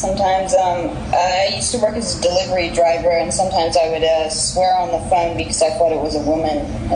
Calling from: Spain; Right now I'm calling from Spain just now.

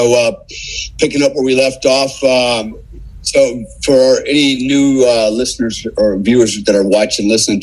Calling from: Bali, Indonesia; I'm calling from Bali, Indonesia. So yeah, I actually live in Bali. How cool is that? I have a home in Florida, but I spend the majority of my time here in Bali.

